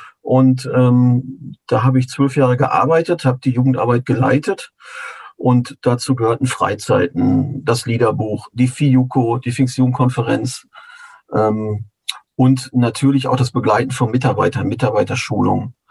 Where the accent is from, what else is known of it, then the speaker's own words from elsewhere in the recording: North Rhine-Westphalia, Germany; ich komme ja aus dem Ruhrpott